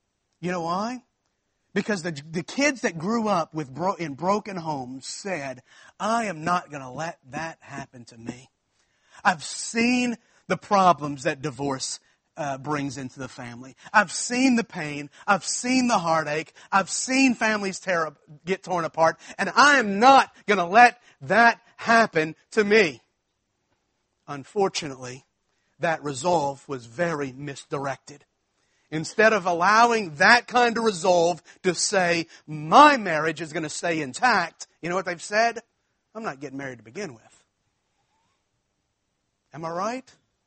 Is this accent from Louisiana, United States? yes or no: yes; Baton Rouge, Louisiana, United States; I grew up in Baton Rouge, and at LSU, Louisiana State University, we had a day camp